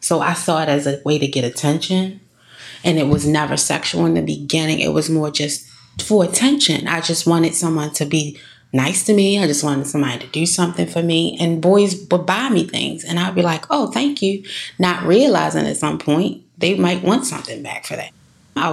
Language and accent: English; Baltimore, Maryland, United States; I grew up in Baltimore City.